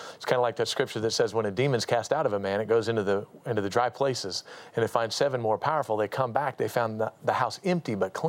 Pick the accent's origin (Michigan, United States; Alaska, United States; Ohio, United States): Alaska, United States; Anchorage; So I grew up in Anchorage, Alaska, born and raised up there.